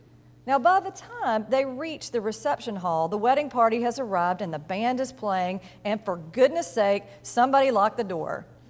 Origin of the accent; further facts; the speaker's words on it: the South, United States; accent: southern; retell this parable as a modern tale set in the deep south, where I come from. To do so, I must summon my best southern accent.